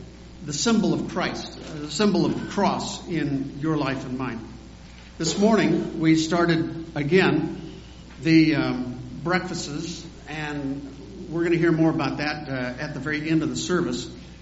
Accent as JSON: {"language": "English", "country": "United States", "said": "As an American, I'm thinking, we got a lot of stresses on our system."}